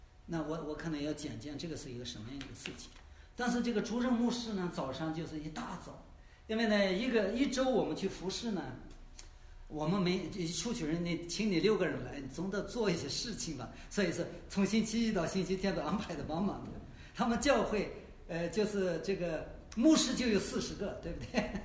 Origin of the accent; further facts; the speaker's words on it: China; 因为我们中国人的文化就是有个一旁三杀的